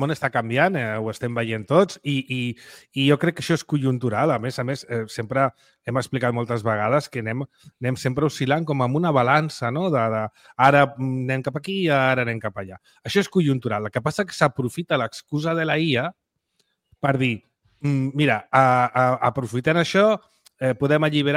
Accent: Barcelona, Catalonia, Spain; born there; jo soc nascut a la Sagrada Família

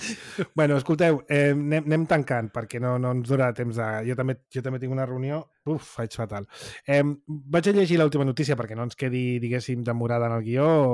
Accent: Catalonia, Spain; com a català

